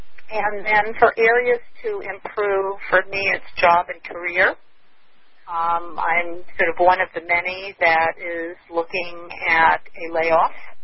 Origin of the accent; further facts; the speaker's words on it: California, United States; I'm from the Bay.